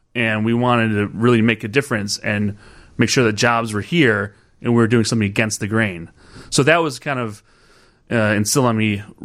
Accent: Chicago, Illinois, United States; I grew up in Rogers Park. I took the lakefront.

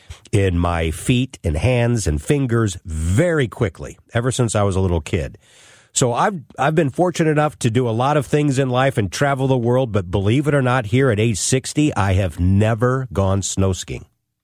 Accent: Florissant, Missouri, United States; I was the kid that who would go out and play with my friends up growing up in Florissant, North County, and the snow would come down, and we'd have a snow day.

